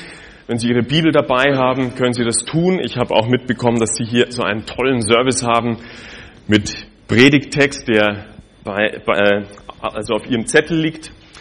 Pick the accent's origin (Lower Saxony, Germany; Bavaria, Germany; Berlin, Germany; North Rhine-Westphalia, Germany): Bavaria, Germany; Munich; moved away as an adult; now in Basel, Switzerland; Mein Zuhause ist in Basel. Aufgewachsen bin ich allerdings in Deutschland, in Bayern, in München. Und wie das Leben so geht, ich habe dann meine Frau kennengelernt während dem Studium in Basel und dann bin ich dort hängen geblieben.